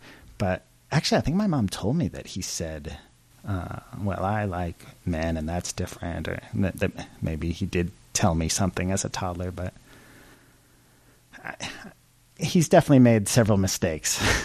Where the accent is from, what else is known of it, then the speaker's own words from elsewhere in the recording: San Diego, California, United States; also born or lived in Long Island, United States / Chicago, United States; We moved to San Diego when I was really young, and then a couple years in Chicago, and then back to San Diego